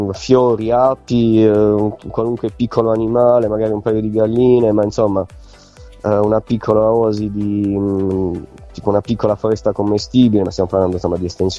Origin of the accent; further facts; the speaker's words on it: Cagliari, Sardinia, Italy; born there; Sono nato a Cagliari, ci sono tornato da un paio d'anni, per una ventina d'anni ho girato diversi posti, molte città.